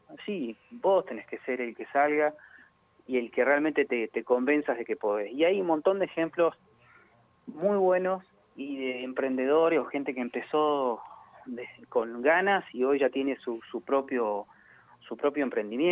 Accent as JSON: {"language": "Spanish", "town": "San Martín de los Andes", "region": "Neuquén", "country": "Argentina", "tie": "born or raised there", "said": "un gran saludo a toda la gente querida de mi ciudad natal."}